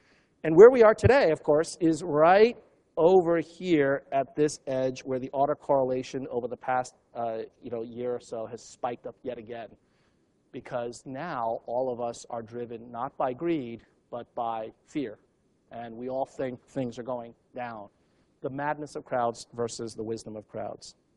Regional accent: New York City, New York, United States; When I was 6 years old, growing up in New York City, superhero of the day was Superman.

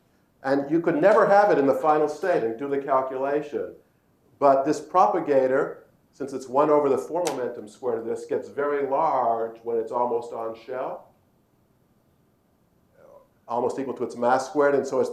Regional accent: Toronto, Ontario, Canada; I grew up in Toronto.

